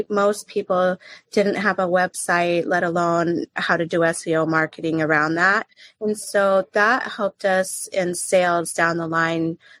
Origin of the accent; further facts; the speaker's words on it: Boulder, Colorado, United States; moved away as an adult; now in New York City, United States; I'm from Boulder, Colorado, and just always love cannabis. I'm a mom of three and have been in Colorado my whole life. So it's really been exciting to move to New York City, downtown Manhattan, 2 years ago